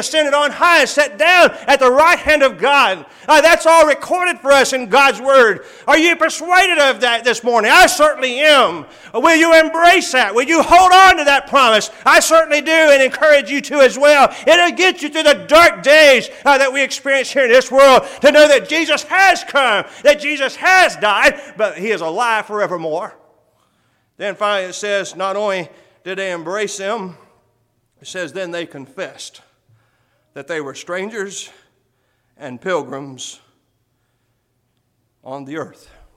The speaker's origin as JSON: {"language": "English", "region": "Texas", "country": "United States", "lives_now": "Florida, United States", "said": "I reside in Florida. I live in Florida, but I'm not from Florida. I said, I'm from West Texas."}